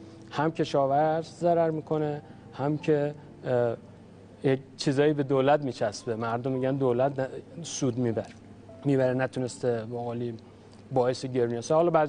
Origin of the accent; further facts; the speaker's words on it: Mashhad, Razavi Khorasan, Iran; متولد مشهد هستم. خوشحالم که همسایه امام رضا هستیم